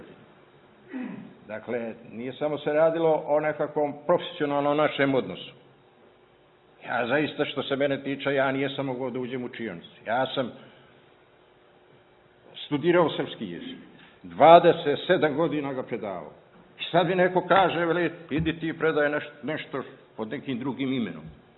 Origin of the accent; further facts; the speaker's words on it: Banjani, Nikšić Municipality, Montenegro; kako to kod nas u Banjanima kaže, kažemo, na utreše.